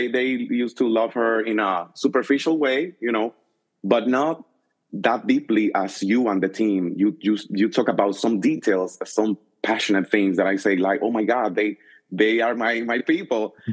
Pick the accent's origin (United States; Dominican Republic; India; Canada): Dominican Republic; I'm a guy from Dominican Republic. I don't know if you know my country, if you have come.